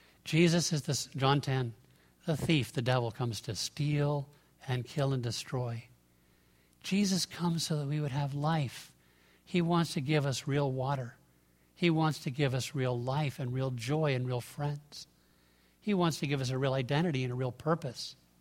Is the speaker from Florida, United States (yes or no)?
no; Connecticut, United States; My church growing up in Connecticut was a church that the IBM fortune built.